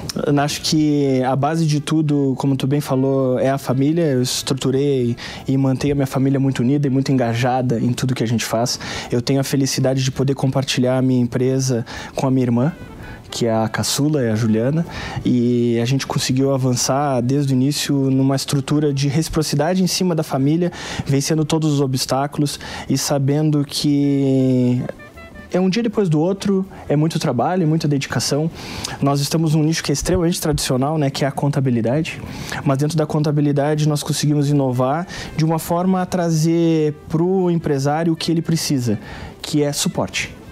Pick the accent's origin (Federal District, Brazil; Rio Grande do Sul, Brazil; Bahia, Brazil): Rio Grande do Sul, Brazil; Pelotas; Pelotas, Rio Grande do Sul. É a minha cidade natal, onde a empresa está sediada, a matriz.